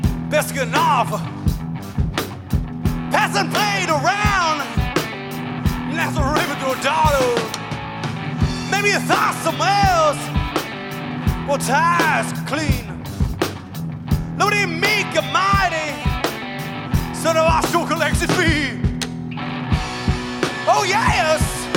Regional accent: Indianapolis, Indiana, United States; We're from Indianapolis, Indiana.

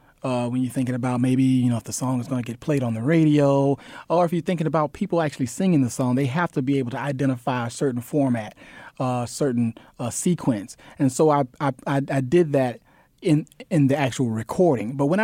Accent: Lake Worth, Florida, United States; We grew up singing gospel music, and we had a family group, and we toured the southeast coast. I'm from Florida. I'm from Lake Worth, Florida, southeast Florida, and we just toured.

